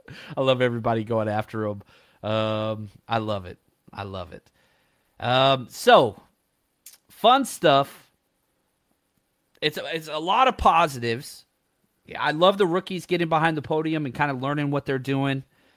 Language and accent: English; Texas, United States; I will say I did enjoy listening to Cowboys radio growing up in Texas.